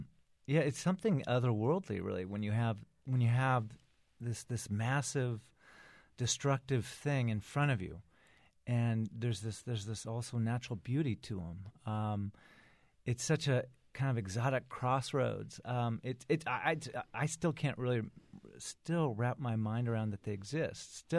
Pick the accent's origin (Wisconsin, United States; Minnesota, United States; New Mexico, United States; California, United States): California, United States; Los Angeles; And, you know, I'm from Los Angeles.